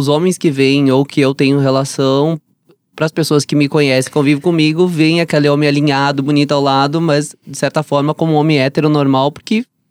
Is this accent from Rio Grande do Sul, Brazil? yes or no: yes; Soledade, Rio Grande do Sul, Brazil; moved away; Eu sou natural de Soledade. É uma cidade também onde eu sou super bem aceita na minha cidade, né, em função que é uma cidade mais tradicionalista, onde as pessoas ainda usam uma faca na bota